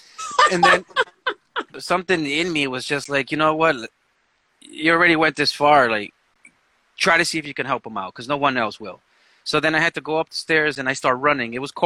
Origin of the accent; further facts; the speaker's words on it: Brooklyn, New York, United States; Brooklyn. Day, every day. I wasn't born here, but I was raised out here in them streets, you know? Before it got super gentrified.